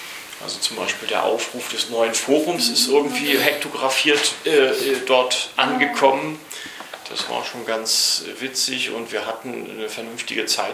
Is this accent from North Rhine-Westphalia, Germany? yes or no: no; Rostock, Mecklenburg-Vorpommern, Germany; born there; 1964 geboren in Rostock, lehre als Baufacharbeiter mit Abitur in den frühen 80er Jahren.